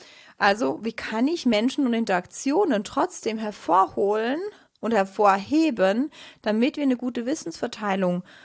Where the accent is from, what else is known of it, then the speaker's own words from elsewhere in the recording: Switzerland; Ich bin Schweizerin